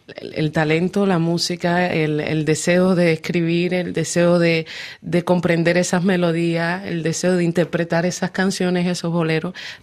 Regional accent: Cuba; Bueno, de niña la música en Cuba es la música live

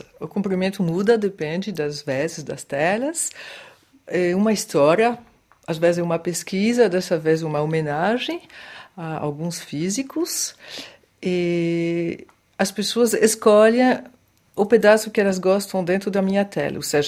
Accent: Normandy, France; Portuguese is a second language; Em Deauville, muito, porque eu sou da Normandia

